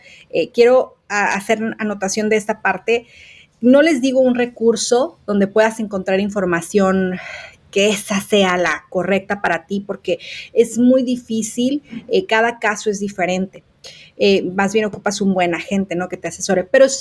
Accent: Mexico; Yo soy de México y en México este es de los seguros es un tabú

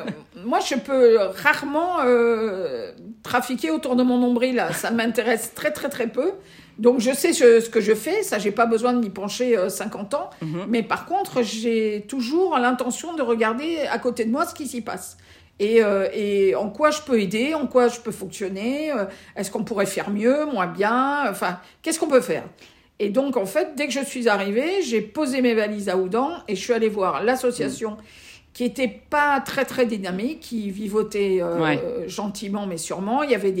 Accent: Toulouse, Occitanie, France; moi je suis originaire de Toulouse, donc j'ai une maison près de Carcassonne.

